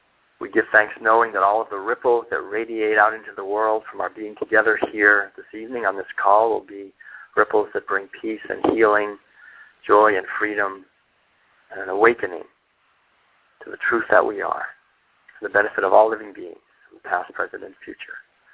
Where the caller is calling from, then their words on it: Cincinnati, Ohio, United States; So I'm calling from Cincinnati, and that's an unusual situation because normally, as you all probably are aware, we're based out in Northern California.